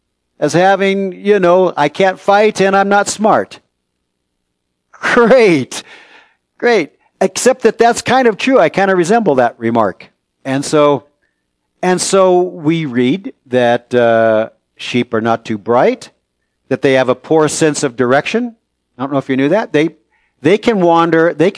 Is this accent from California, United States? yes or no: yes; San Francisco, California, United States; I grew up in San Francisco area. I don't think I bumped into a sheep until I was about 18 years old.